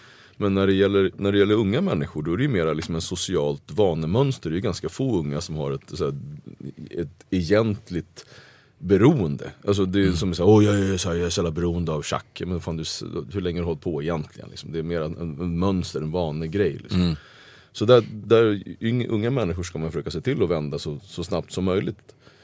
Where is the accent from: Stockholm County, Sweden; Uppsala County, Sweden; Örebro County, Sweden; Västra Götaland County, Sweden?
Uppsala County, Sweden; Gottsunda; Jag kom bort ifrån Gottsunda helt enkelt. Och det var ju min räddning. Och under långa perioder så åkte jag tillbaka till Gottsunda